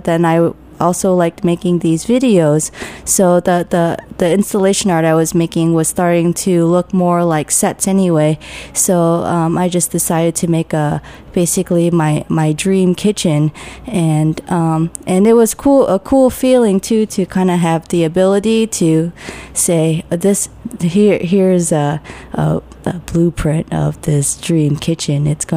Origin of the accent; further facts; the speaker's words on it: Vietnam; And then I came from Vietnam.